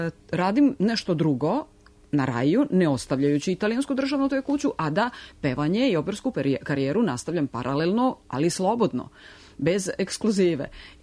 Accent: Serbia; i tamo sam kao jedina Srpkinja u istoriji završila taj konzervatorijum da bi posle magistrirala u Srbiji

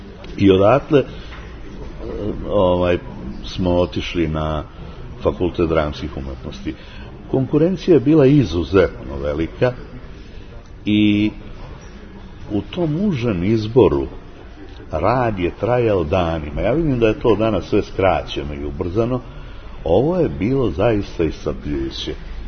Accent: Zemun, Belgrade, Serbia; rođen sam u Zemunu i stanovao sam tu u Zemunu i kasnije na Novom Beogradu

